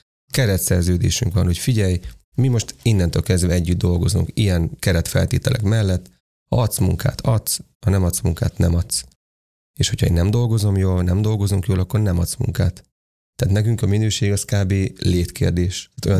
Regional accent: Hungary; Mi igenis büszkék vagyunk arra külföldön is, amikor azt mondjuk, hogy mi Magyarországról jöttünk és magyarok vagyunk

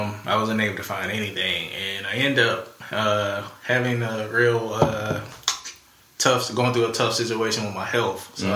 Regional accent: Alabama, United States; Yes, I'm from Alabama.

